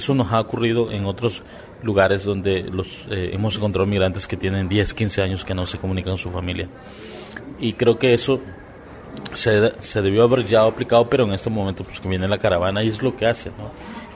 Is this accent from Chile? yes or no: no; Mexico; como movimiento, como sociedad civil, como mexicanos